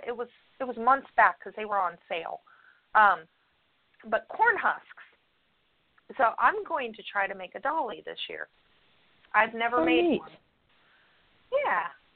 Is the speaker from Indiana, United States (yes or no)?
no; Palm Springs, California, United States; for new listeners, yes, I grew up in Southern California. But in Palm Springs, there's been a wind farm there.